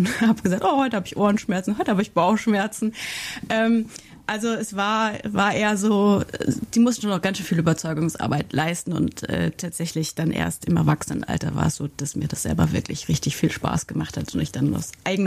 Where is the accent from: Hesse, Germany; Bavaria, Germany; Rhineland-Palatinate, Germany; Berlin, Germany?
Bavaria, Germany; Aschaffenburg; Ich komme ja aus Aschaffenburg, also aus Unterfranken, da wo wir gerade sind. Ich bin jetzt wieder zu meinen Wurzeln zurückgekommen.